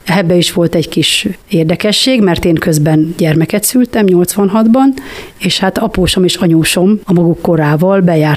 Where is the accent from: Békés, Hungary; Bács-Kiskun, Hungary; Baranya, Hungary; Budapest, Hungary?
Bács-Kiskun, Hungary; Kiskunhalas; born there; Én szintén Kiskunhalason születtem, 1964 11. hóba.